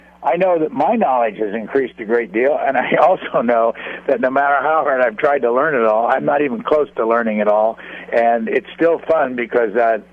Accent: Indiana, United States; I come from Indiana. I was in the service. I started here 53 years ago in this town.

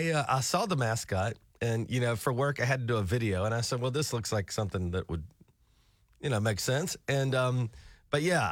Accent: the South, United States; I grew up in the American South.

